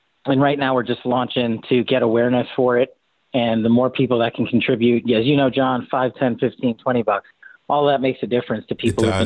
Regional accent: New York, United States; born and raised as a New Yorker, this one strikes at home.

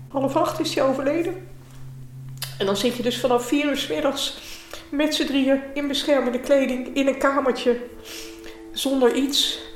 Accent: Delft, South Holland, Netherlands; ik ben 59 jaar, geboren en getogen in Delft.

